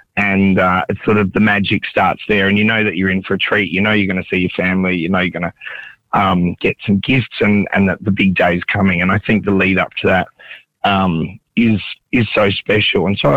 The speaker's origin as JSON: {"language": "English", "town": "Adelaide", "region": "South Australia", "country": "Australia", "tie": "born or raised there", "said": "I grew up in Adelaide"}